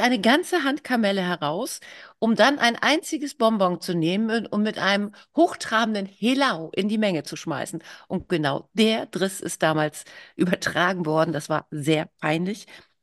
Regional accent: Düsseldorf, North Rhine-Westphalia, Germany; Ich hatte als 12-Jährige zwei Pflegepferde. Ich komme ja aus Düsseldorf.

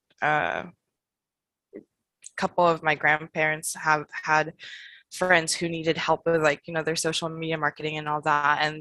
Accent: Los Angeles, California, United States; I'm actually from Los Angeles, so I'm off of Los Angeles. Like we're based out of Palos Verdes, but we like to say Los Angeles because that's what the world knows.

